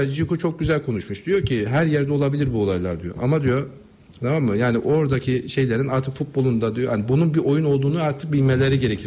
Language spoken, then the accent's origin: Turkish; Giresun, Turkey; Ya ben de Karadenizliyim. Ya ben de Giresunluyum.